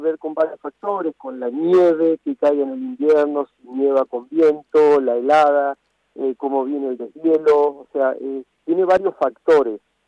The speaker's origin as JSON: {"language": "Spanish", "region": "Chubut", "country": "Argentina", "tie": "born or raised there", "said": "Yo soy poblador del Parque Nacional Los Alerces, ya somos pobladores preexistentes al Parque Nacional, ya. Yo ya soy la cuarta generación que estamos viviendo dentro del parque."}